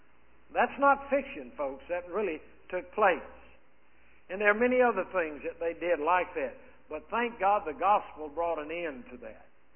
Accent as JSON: {"language": "English", "region": "the South", "country": "United States", "said": "I'm a Southerner, as far as that goes."}